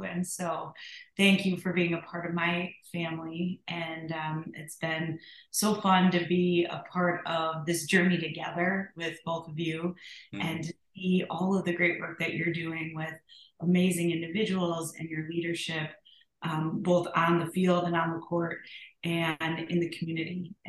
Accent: Orland Park, Illinois, United States; But I grew up in Orland, and I got involved with Special Olympics really in college.

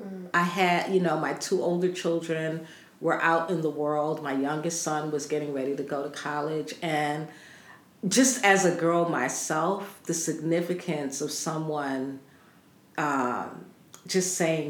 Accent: Brooklyn, New York, United States; You know, I grew up in Brownsville, Brooklyn. I left home when I was 13 years old.

